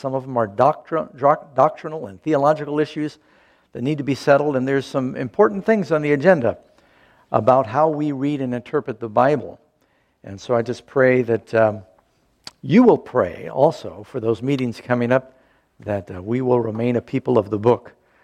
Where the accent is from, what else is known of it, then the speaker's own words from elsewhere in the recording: New York City, New York, United States; also born or lived in Southern California; You know, I grew up mostly in New York City, born in Southern California. I think I lived there till I was six.